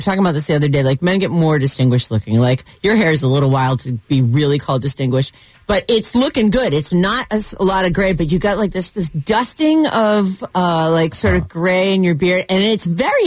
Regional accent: Massachusetts, United States; we're both from the same. We're both from Massachusetts.

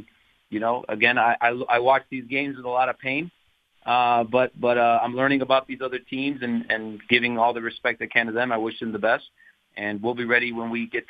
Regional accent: Miami, Florida, United States; Just growing up in Miami, Florida, my family, my friends, they just took out the T and the O and they made it

